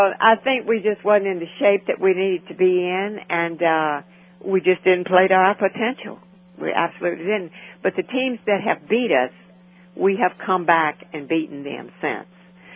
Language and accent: English; Louisiana, United States; We seldom ever play in Louisiana. I'm from Louisiana, as you can guess, I'm sure, by my accent.